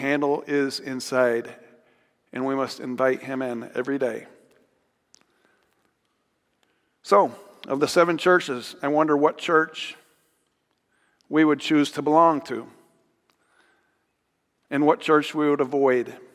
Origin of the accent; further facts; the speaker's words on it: United States; I'm an American. What do you expect? I was raised in the church.